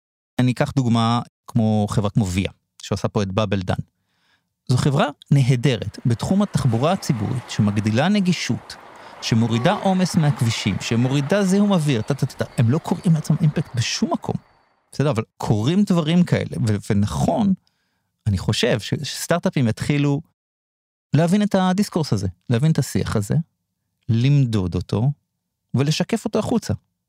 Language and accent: Hebrew; Rosh Pina, Northern District, Israel; שאותו אני מכיר, כי אני מראש פינה